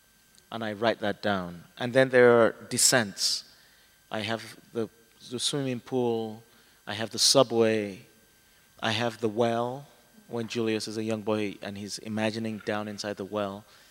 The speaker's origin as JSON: {"language": "English", "region": "Lagos", "country": "Nigeria", "tie": "born or raised there", "said": "the growing up in Lagos, the only wild animals I really ever saw were the policemen."}